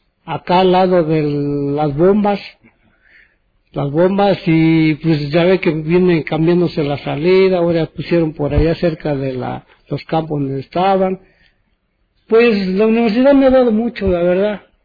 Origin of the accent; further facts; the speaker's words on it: Córdoba, Veracruz, Mexico; yo soy de Córdoba, Veracruz, del estado de Veracruz